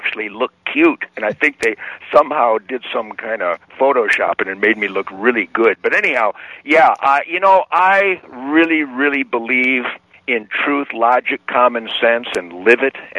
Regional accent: United States; Are you kidding me? I'm an American, baby.

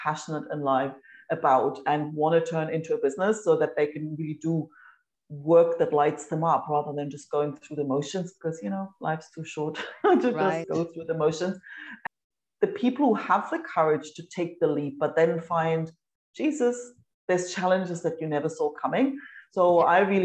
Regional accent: Germany; also born or lived in Australia / United Kingdom; now in Spain; So I grew up in Germany, then moved to Australia, lived in the UK, and 18 years ago, I packed all up, moved to Spain

